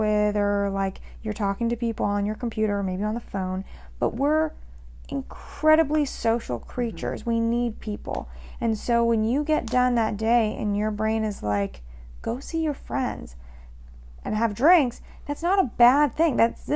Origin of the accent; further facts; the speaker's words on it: Vermont, United States; but it's also that I grew up in Vermont in the woods.